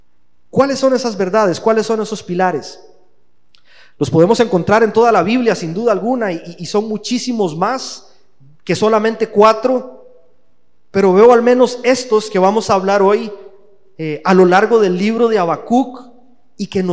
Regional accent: Costa Rica; En Costa Rica, ya en mi país, existe una campaña

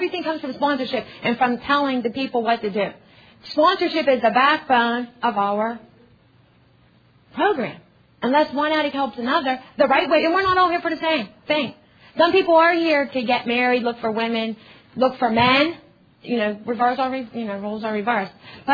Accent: Pittsburgh, Pennsylvania, United States; I'm from Pittsburgh, Pennsylvania, from the Tri-State region, along with Bob over there.

